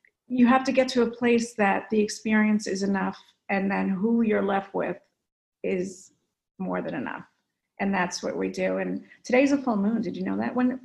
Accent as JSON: {"language": "English", "region": "New Jersey", "country": "United States", "said": "I'm from North, yeah."}